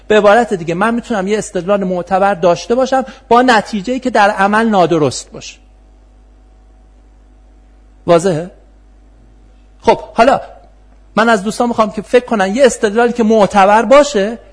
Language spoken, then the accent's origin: Persian; Isfahan, Iran; خودم اصفهانی هستم